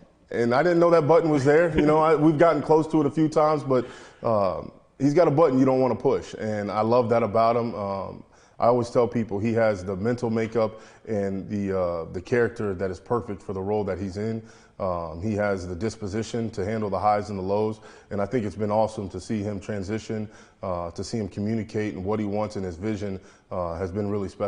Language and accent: English; Indiana, United States; because, you know, I'm from Indiana. I always felt like I was gonna go to Indiana.